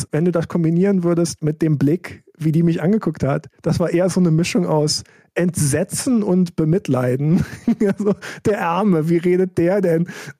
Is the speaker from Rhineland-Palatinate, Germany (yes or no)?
yes; Rhineland-Palatinate, Germany; Ich war in meinem ganzen Leben noch nie woanders. Ich bin in so einem ganz kleinen Dorf aufgewachsen in der Nähe von Trier und war nie woanders.